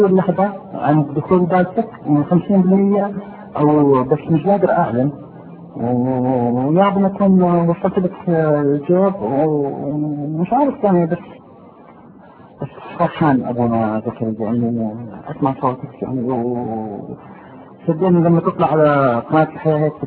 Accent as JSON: {"language": "Arabic", "country": "Jordan", "said": "بيسموها عندنا بالاردن يعني الجسم يقشعر"}